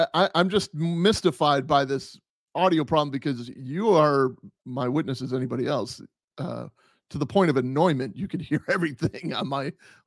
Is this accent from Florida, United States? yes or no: yes; Orlando, Florida, United States; Yeah, I'm from